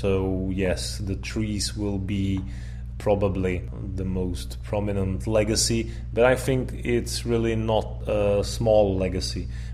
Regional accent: Czechia; English is a second language; Well, I also consider myself a liberal politician.

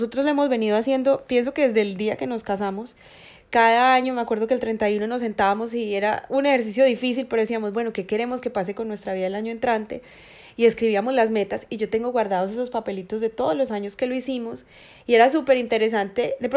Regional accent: Colombia; now in United States; o en el que yo crecí, digamos en Colombia, siento que había gente muy pujante, gente todo el tiempo pensando en hacer cosas diferentes

